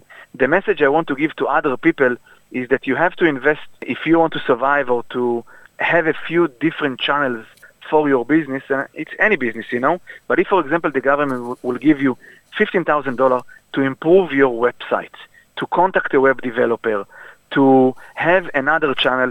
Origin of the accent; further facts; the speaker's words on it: Israel; So basically, I came from Israel